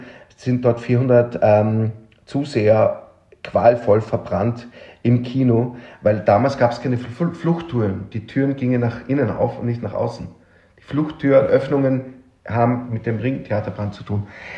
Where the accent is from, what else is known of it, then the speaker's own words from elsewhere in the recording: Vienna, Austria; Neogotischer Baustil, so, es sieht so aus wie das Rathaus bei uns in Wien, also wirklich unheimlich